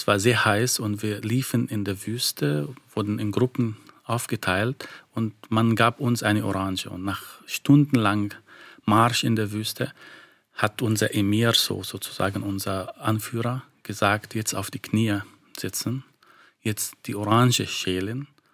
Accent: Egypt; Ich habe Rassismus sogar als Kind erlebt, auch als Ägypter

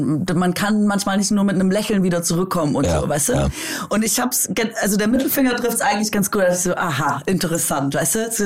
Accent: Baden-Württemberg, Germany; accent: Swabian; moved away; ich bin jetzt länger von da weg, als ich da gelebt habe und ich spreche länger Hochdeutsch als Schwäbisch.

